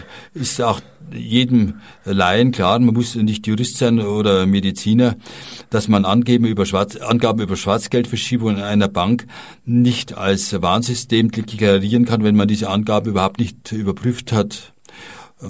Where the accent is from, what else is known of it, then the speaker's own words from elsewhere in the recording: Bavaria, Germany; also auch bei uns in Bayern möglich sein kann.